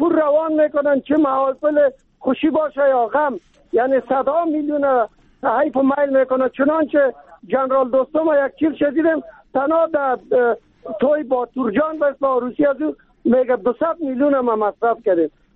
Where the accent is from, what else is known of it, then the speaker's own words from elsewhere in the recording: Kabul, Afghanistan; چون ما از کابل هستیم در طول 45 سال گذشته را خوب به خاطر دارم